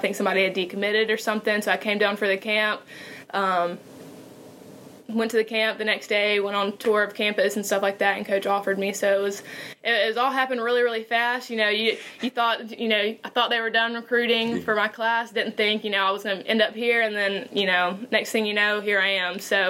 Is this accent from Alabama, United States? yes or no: yes; Birmingham, Alabama, United States; now in Mobile, United States; And I'm from the Birmingham area, so obviously that would be closer to home.